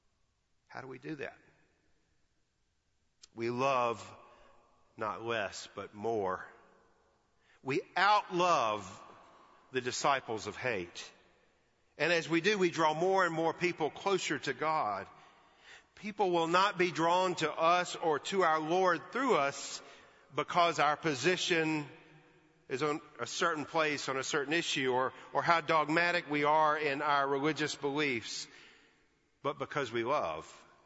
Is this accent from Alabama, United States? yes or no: yes; Alabama, United States; I'm from Alabama, for goodness sake. That's a foreign country.